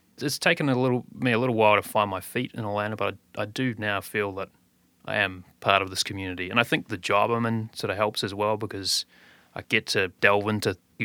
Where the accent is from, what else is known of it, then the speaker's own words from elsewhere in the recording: New Zealand; Growing up in New Zealand, I was exposed to a lot of U.S. culture.